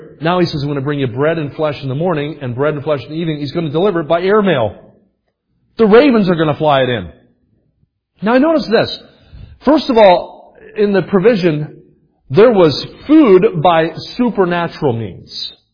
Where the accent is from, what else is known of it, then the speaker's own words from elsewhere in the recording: New Jersey, United States; From your state, California, to I grew up in New Jersey, on the other side of the country, the New York Island.